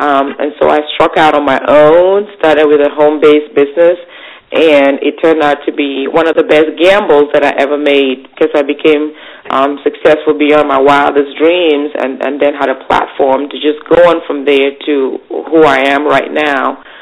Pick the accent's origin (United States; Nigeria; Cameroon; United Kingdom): Cameroon; Well, I'm originally from Africa, and I grew up in the wonderful country called Cameroon.